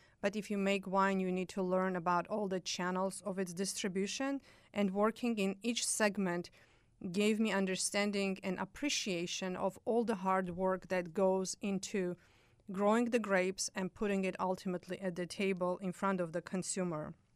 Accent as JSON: {"language": "English", "country": "Armenia", "said": "I'm from Armenia and I love to eat and drink."}